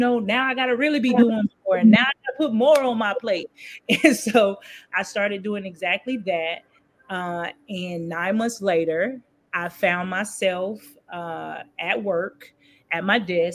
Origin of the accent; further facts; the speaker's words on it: Denver, Colorado, United States; even though gangs were very prominent in the 90s growing up in Denver, Colorado. But I learned to love it.